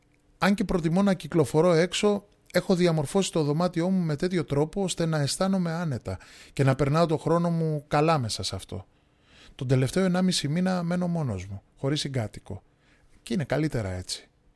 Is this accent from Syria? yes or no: yes; Syria; now in Greece; Μέσα στο χώρο του δωματίου μου έχω μεταφέρει κατά κάποιο τρόπο το επάγγελμα που έκανα στην πατρίδα μου. Στη Συρία ασχολιόμουν με ηλεκτρονικούς υπολογιστές και επιδιόρθωνα κινητά τηλέφωνα.